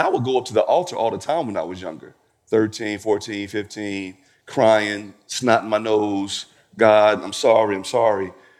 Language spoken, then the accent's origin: English; Mississippi, United States; And you know, country, you know, growing up in Mississippi, there are certain things you're not supposed to do, right?